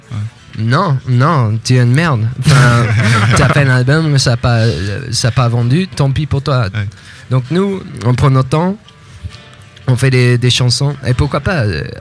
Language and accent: French; England, United Kingdom; now in France; Moi, en tout cas, je viens d'Angleterre. Et nous, ça n'existe pas, l'intermittent de spectacle.